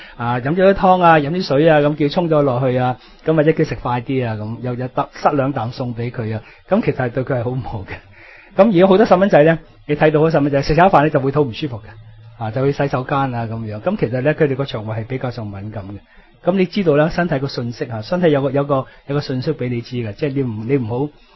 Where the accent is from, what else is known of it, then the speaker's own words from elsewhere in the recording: China; 咁啦，水果咧就我哋中国人咧，就好多时候咧就水果就食当饭后果嘅